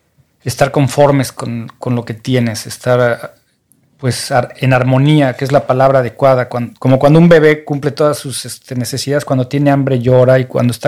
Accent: Mexico; moved away; A mí, en mi caso, al revés, yo me fui de México y empecé a tener éxito.

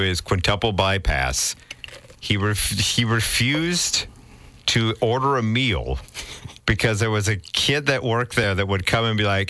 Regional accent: Chicago, Illinois, United States; also born or lived in Quad Cities; I thought, coming from, the Quad Cities, and I grew up around Chicago, I'm like, how big can this actually be?

